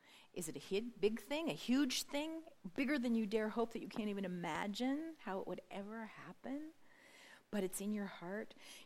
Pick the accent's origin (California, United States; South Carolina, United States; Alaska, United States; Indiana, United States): Alaska, United States; Ketchikan; You probably already figured that out. And I'm from Ketchikan.